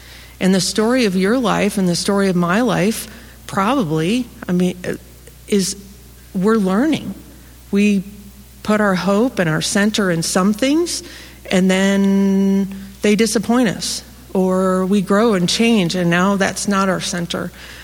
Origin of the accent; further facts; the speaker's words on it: Illinois, United States; also born or lived in St. Louis; My parents, I grew up in Central Illinois, and I grew up on a farm.